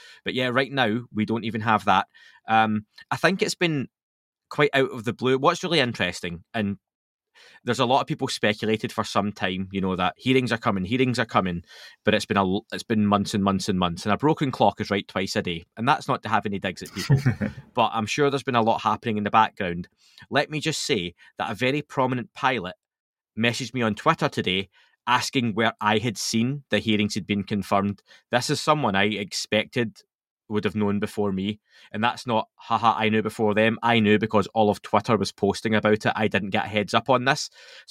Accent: Scotland, United Kingdom; Yeah, I'm open. I'm Scottish. We hate everyone.

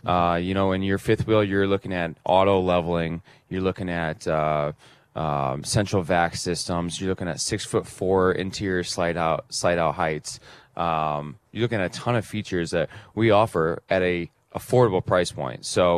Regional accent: Elkhart, Indiana, United States; So, born and raised in Elkhart, Indiana. So RVs have been a part of my life since I was born.

